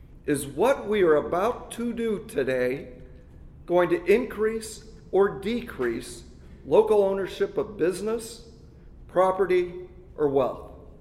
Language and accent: English; Athens, United States; You look at towns like Somerset and Asheville and Morgantown and my hometown of Athens